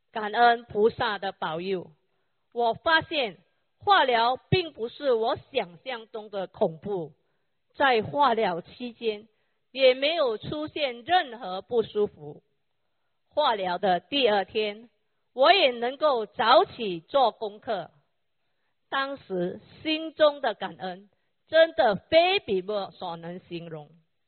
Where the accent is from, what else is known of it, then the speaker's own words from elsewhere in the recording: Penang, Malaysia; 来自槟城威南